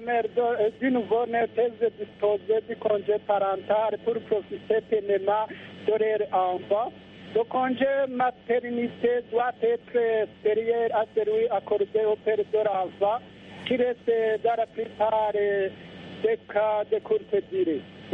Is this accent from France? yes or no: no; Burundi; Chez nous au Burundi, le congé de maternité est accordé du droit pour les femmes fonctionnaires à l'occasion de son accouchement.